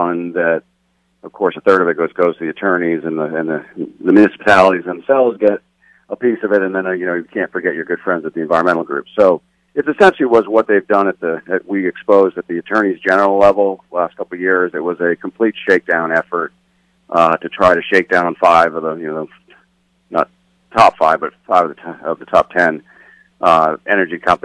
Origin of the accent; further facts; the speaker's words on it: Massachusetts, United States; the woman from my home state, Massachusetts, were the only two.